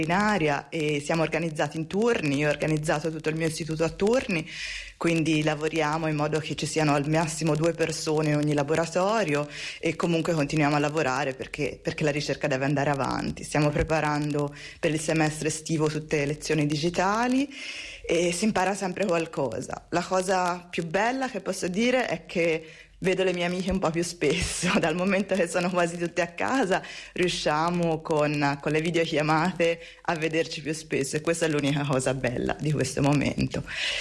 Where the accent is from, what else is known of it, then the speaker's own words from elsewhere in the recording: Florence, Tuscany, Italy; now in Hannover, Germany; da circa 3 anni nella bella città di Hannover, nel nord della Germania. Vengo però da Firenze, ma da 12 anni sono ormai in Germania.